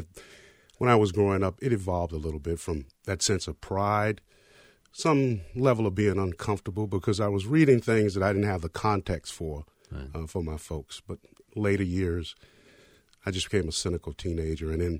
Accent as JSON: {"language": "English", "town": "Richmond", "region": "Virginia", "country": "United States", "tie": "born or raised there", "said": "The area of the Richmond that I grew up in was called Churchill. It was the oldest part of the city."}